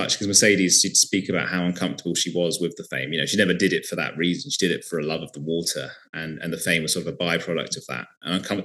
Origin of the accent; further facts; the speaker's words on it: United Kingdom; being British and having grown up in Britain